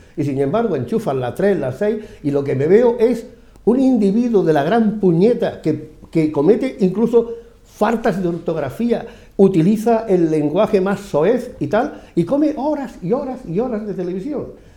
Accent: Andalusia, Spain; nosotros, los andaluces, no solamente somos una parte de Castilla, hay otra parte que somos nosotros, ¿no?, que sería descendientes de esa comunidad que es tan diferente, que es el Reino de Granada

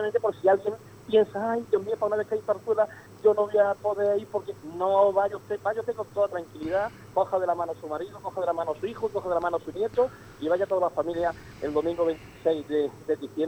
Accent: Andújar, Andalusia, Spain; yo no soy de Córdoba, soy de Andújar, Jaén, pero adoro Priego de Córdoba

